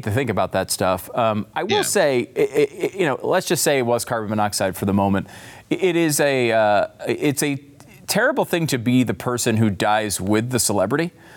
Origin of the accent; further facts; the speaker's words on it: East Coast, United States; I'm from the East Coast.